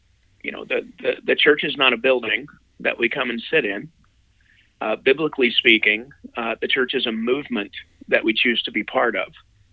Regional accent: Texas, United States; moved away as an adult; now in Arizona, United States; I was born and raised in Texas. I live out in Arizona now. I've been out here for about 16 years.

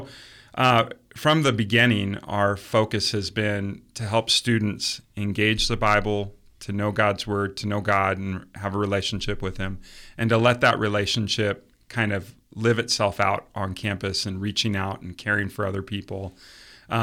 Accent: Federal Way, Washington, United States; So I grew up in Federal Way, Washington. So left the Pacific Northwest, went down to Arizona for college for a couple years, played football, got a scholarship to play football at UNLV

